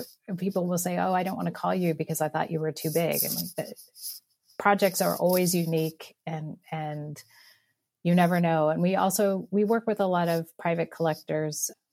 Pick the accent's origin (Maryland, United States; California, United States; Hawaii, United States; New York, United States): California, United States; And then because I'm Californian, after that fellowship ended, I came back to the West Coast